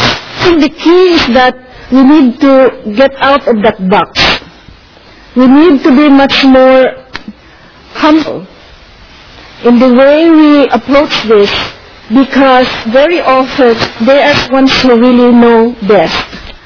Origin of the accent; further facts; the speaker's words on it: Philippines; because I am Filipino and I can speak a particular language, but I cannot claim to know any of the other communities.